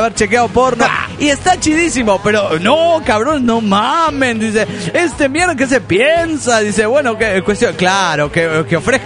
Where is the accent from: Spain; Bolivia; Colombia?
Bolivia; Cochabamba; de Cochabamba, Bolivia.